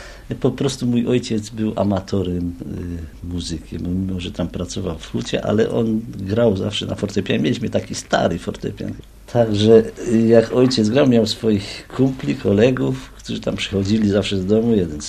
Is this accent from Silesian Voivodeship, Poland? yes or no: yes; Chorzów, Silesian Voivodeship, Poland; born there; Ja urodziłem się na Śląsku w Chorzowie.